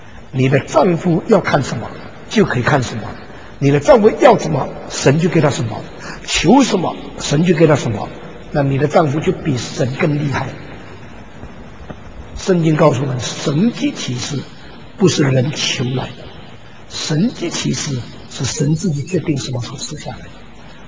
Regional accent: China; 而我们中国人已经心向佛教打开，向基督教关闭起来

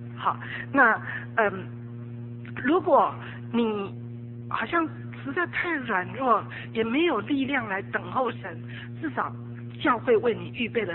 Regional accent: China; 而且我们中国人那个五千年的悠久历史文化，使我们的情感是很多受压制的

